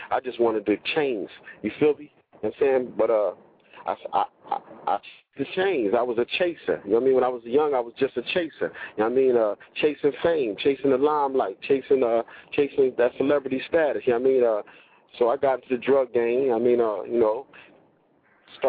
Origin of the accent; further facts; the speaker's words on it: Philadelphia, Pennsylvania, United States; I'm from West Philadelphia, you know, watching the guys, older guys in Mercedes and BMs and chains around their neck.